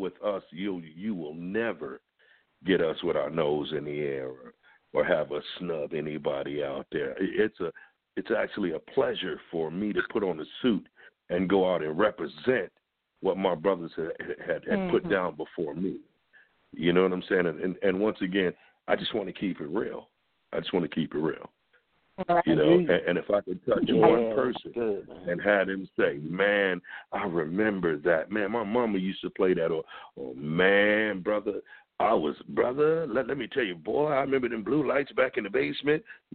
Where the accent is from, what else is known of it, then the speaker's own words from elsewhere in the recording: Flint, Michigan, United States; I grew up in Flint, Michigan, you know, and I was always told, man, that's just a dream, brother.